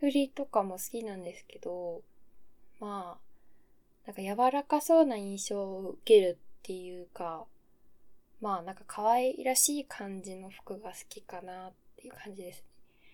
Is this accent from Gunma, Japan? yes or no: no; Hokkaido, Japan; 出身地は、あんまりあれなんだけど、北海道なんですよ。で、あんまりね、北海道広いから、どこって言ってもわかんないと思うんだけど、まあ、北海道の真ん中ら辺に今は住んでます。